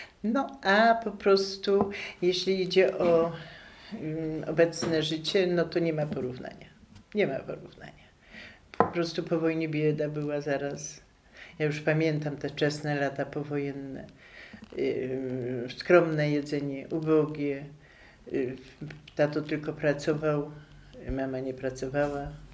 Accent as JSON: {"language": "Polish", "town": "Sułkowice", "region": "Lesser Poland", "country": "Poland", "tie": "born or raised there", "said": "Dzieciństwo spędziłam w Sułkowicach."}